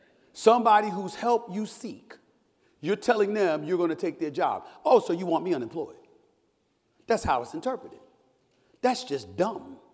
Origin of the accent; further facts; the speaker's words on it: Hollis, New York, United States; also born or lived in Bronx, New York; I'm a native New Yorker. I was born in the Bronx, raised in Hollis, Queens.